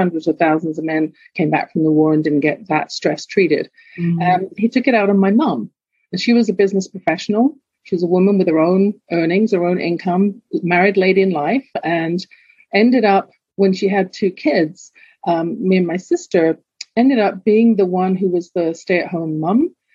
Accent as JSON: {"language": "English", "region": "London", "country": "United Kingdom", "lives_now": "Canada", "said": "You can tell from my accent, I wasn't born in Canada. I'm actually originally from London, England."}